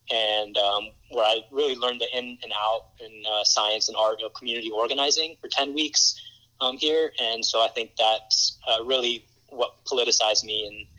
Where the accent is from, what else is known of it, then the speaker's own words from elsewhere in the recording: the South, United States; now in Portland, United States; Yeah, for me, I grew up in the South, but I moved to Oregon, Portland, Oregon, about 4 years ago.